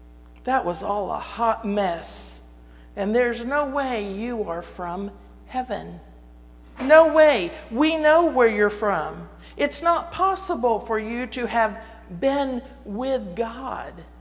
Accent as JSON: {"language": "English", "town": "Austin", "region": "Texas", "country": "United States", "said": "I really love it when I tell people that I'm from Austin and they say, do you know so-and-so?"}